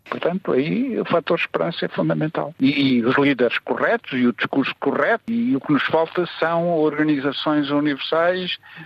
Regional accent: Portugal; eu como português revejo-me totalmente

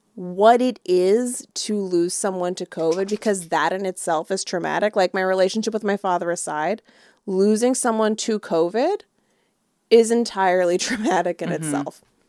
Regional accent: New Jersey, United States; Because we're all from New Jersey and we were like, we're going to fuck this up with some cannolis.

